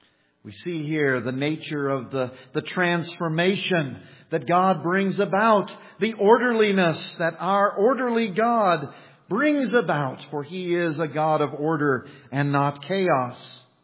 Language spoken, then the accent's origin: English; Kansas, United States; Now, I grew up in Kansas, and Kansas is known for its wind.